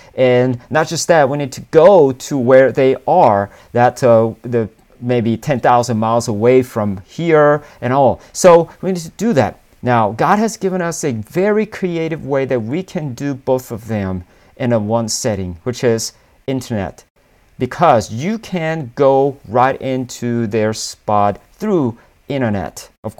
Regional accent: South Korea; I'm from Asia, I'm from South Korea

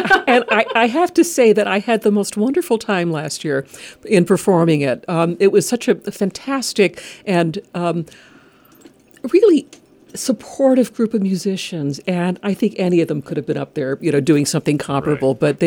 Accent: Illinois, United States; also born or lived in New York City / Boston / Belgium; now in Connecticut, United States; but I hail originally from the Midwest. I'm from Illinois many, many years back, but I've lived principally in New York City over the years, although I've lived in the Boston area

